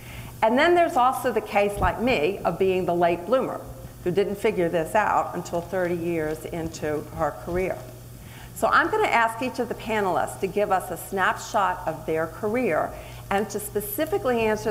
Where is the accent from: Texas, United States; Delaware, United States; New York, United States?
Delaware, United States; For those of you who may not know much about Delaware, I'm from Delaware.